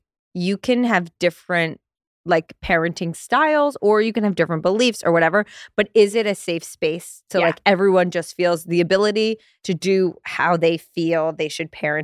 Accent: New Jersey, United States; I didn't really have to because I'm from New Jersey.

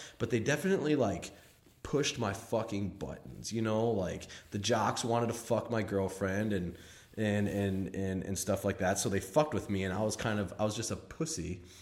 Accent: St. Paul, Minnesota, United States; So I grew up in St. Paul, Minnesota, and I played seasonal sports, you know, and I played, you know, soccer, baseball, football, did hockey, did basketball, did everything.

